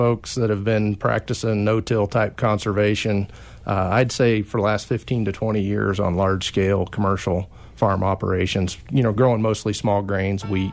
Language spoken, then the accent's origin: English; Kiowa, Kansas, United States; I was raised in South Central Kansas, a little town of Kiowa. Grew up in town, but my grandmother's farm was just a few miles away